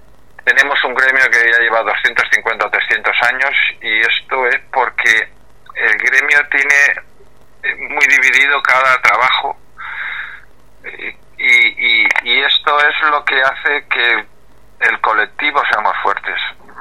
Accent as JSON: {"language": "Spanish", "region": "Valencian Community", "country": "Spain", "said": "tenemos que valorar lo que somos los valencianos y los que somos los españoles en general"}